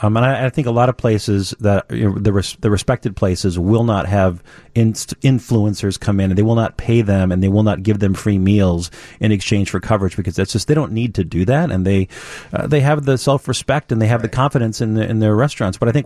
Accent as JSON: {"language": "English", "region": "Minnesota", "country": "United States", "moved": "yes", "lives_now": "Chicago, United States", "said": "when I moved to Chicago 25 years ago, I was just overwhelmed with how big the city was. I'm originally from Minnesota."}